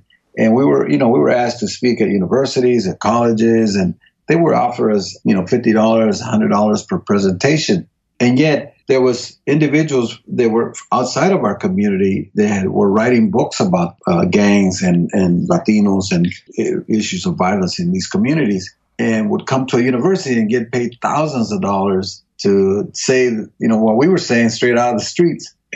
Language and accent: English; Texas, United States; also born or lived in Mississippi; And then I was raised in Texas